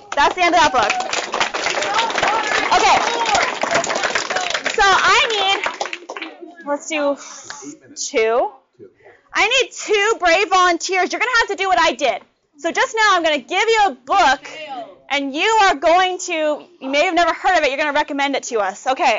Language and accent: English; San Antonio, Texas, United States; I'm from San Antonio, which is where he's from, and I met him in person.